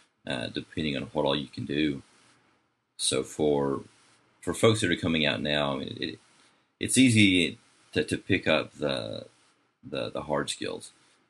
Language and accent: English; Alabama, United States; born there; I was born in Alabama, so there's not too much going on. I mean, it's an awesome state